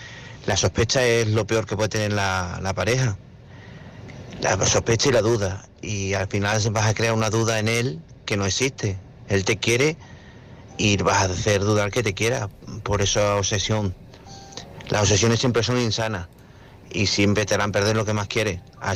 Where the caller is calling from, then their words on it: Badajoz, Extremadura, Spain; de Badajoz.